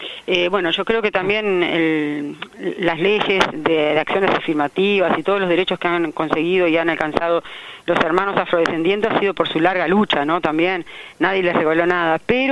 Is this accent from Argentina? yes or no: no; Uruguay; que no nos queremos responsabilizar como uruguayos, ¿verdad?